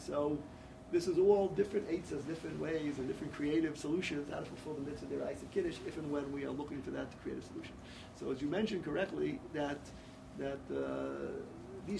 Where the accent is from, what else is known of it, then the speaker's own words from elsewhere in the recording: Riverdale, New York, United States; So when I was a bacher, I used to daven in tells, and I grew up in Riverdale, so my lady is a bacher, I used to daven in tells.